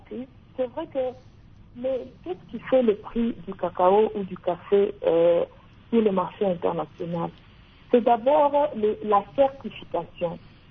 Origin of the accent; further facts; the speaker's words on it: DR Congo; nous, en tant que Congolais